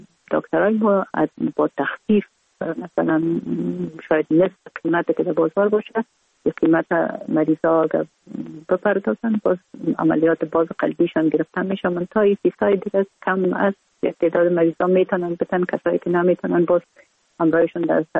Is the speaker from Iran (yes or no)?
no; Kabul, Afghanistan; ما در کابل به دنیا آمدیم، اصلا از طرف پدر از ننگرهار و از طرف مادر از کابل هستیم. در کابل به دنیا آمدیم.